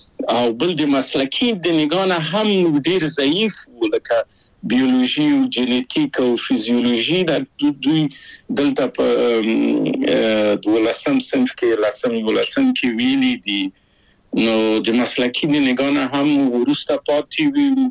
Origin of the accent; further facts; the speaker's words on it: Kabul, Afghanistan; زه له کابله په یو دولتي بورس چکسلواکیا ته راغلم.